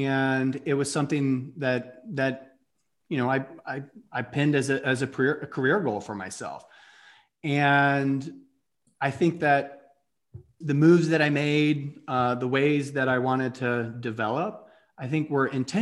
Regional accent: Atlanta, Georgia, United States; as I said, I grew up in Atlanta

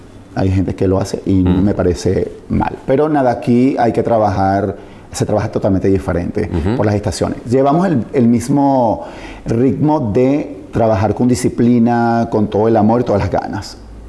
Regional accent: Barquisimeto, Lara, Venezuela; moved away; also born or lived in Caracas; yo vengo de un barrio en Barquisimeto y yo no me quedé con el barrio en la cabeza. Yo salí de Barquisimeto a Caracas a ser lo que soy hoy en día.

